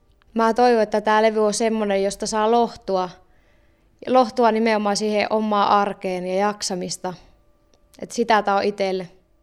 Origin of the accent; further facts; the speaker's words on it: Kempele, North Ostrobothnia, Finland; mä oon Kempeleestä